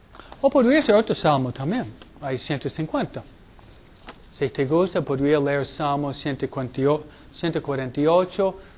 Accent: Detroit, Michigan, United States; born there; yo nací en Detroit, entonces yo nací en Michigan, entonces no es todo malo.

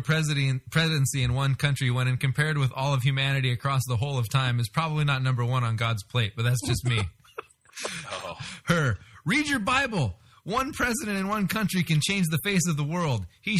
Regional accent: Kentucky, United States; Being that I'm from Appalachian, Kentucky, this, or Appalachian, I guess.

